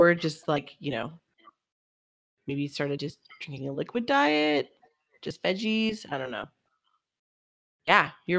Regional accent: the South, United States; I think she did a good job with just kind of Southern culture, speaking as someone from the South. I'm definitely not from Louisiana.

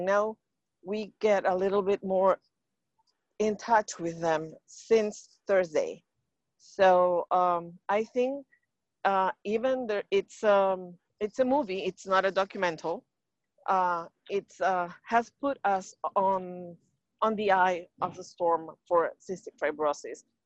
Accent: Lima, Peru; I'm from Peru, South America.

